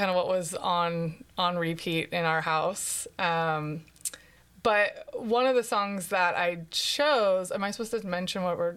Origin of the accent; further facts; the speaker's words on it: Benicia, California, United States; now in Sebastopol, United States; Yeah, I grew up in the East Bay in Benicia, which is, you know, the far East Bay. And, you know, lived in the same house my whole childhood.